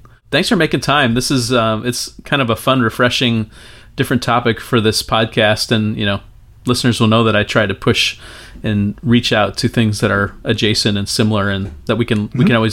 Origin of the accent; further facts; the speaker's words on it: United States; metaphors I've used as an American do not work at all for a Chinese